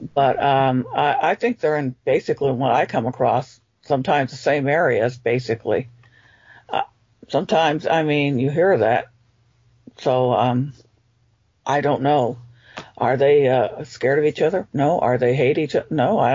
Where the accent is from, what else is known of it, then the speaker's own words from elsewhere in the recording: California, United States; I'm not from here originally. I'm from Mountain West California